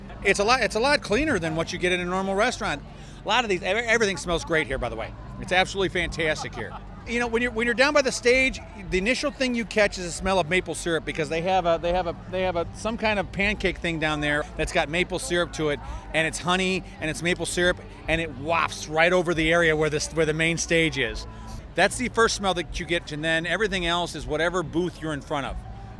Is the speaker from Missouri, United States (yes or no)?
yes; Wentzville, Missouri, United States; I'm from Wentzville, Missouri